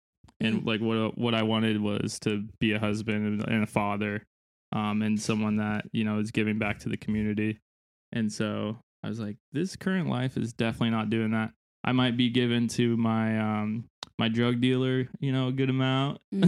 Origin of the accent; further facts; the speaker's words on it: Gilbert, Arizona, United States; also born or lived in Dallas; Well, I was born in Dallas and then moved to Gilbert when I was two.